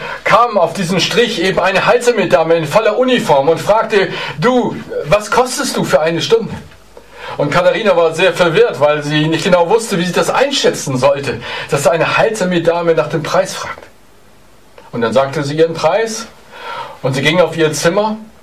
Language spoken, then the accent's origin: German; Elmshorn, Schleswig-Holstein, Germany; Ich denke an eine sehr verrückte Szene zurück in meiner Heimatstadt Elmshorn.